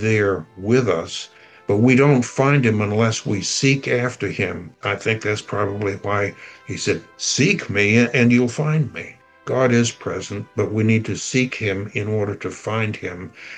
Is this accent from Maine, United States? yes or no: yes; Maine, United States; I grew up in Maine. I was educated primarily in Maine.